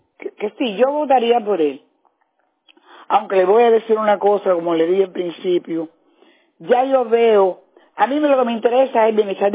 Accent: Cuba; Yo soy cubana.

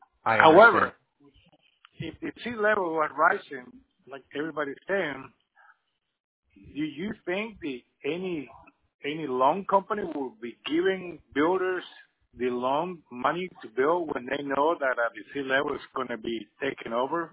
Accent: Venezuela; Oh, okay. I'm from Venezuela.

